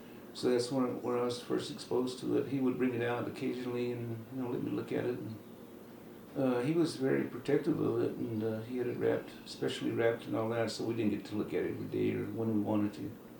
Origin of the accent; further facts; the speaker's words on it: Sedan, Oklahoma, United States; also born or lived in Lawton; I spent most of my time out in the Wichita Mountains areas, around Saddle Mountain, a little community called Sedan, for most of my younger years. And then when I was about 5 years old, it's when we moved to Lawton.